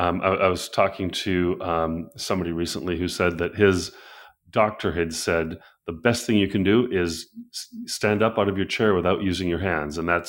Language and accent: English; North Dakota, United States; I grew up in North Dakota.